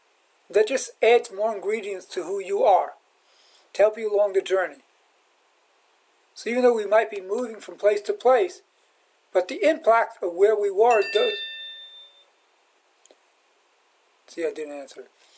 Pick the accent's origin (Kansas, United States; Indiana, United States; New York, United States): New York, United States; Brooklyn; I'm proud that I grew up in the Borough Park that I did, which is a different Borough Park than it is now.